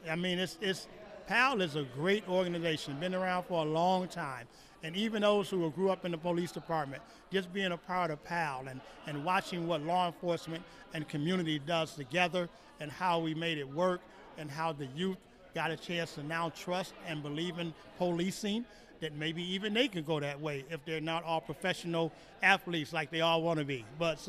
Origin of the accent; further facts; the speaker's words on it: Chicago, Illinois, United States; moved away; Born and raised in that church, kind of, sort of. We came from Chicago here, but it's my family's church.